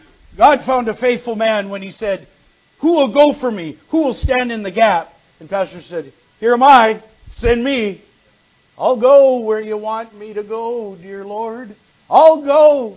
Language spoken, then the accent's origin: English; North Dakota, United States; I'm from North Dakota, okay? And he's from Wisconsin.